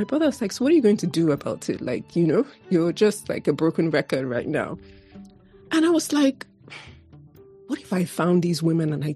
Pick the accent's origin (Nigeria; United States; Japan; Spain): Nigeria; moved away as an adult; I was coming from Nigeria, you know, fresh off the boat. And I'm coming from a country where women are moving things, you know.